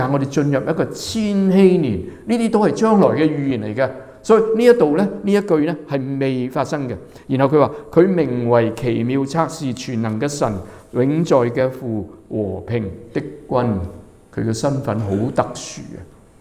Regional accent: China; 所以我们中国人有一句话说代罪羔羊

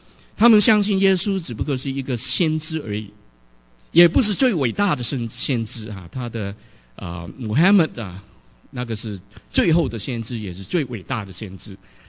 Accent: China; 我们现在思想我们中国人的

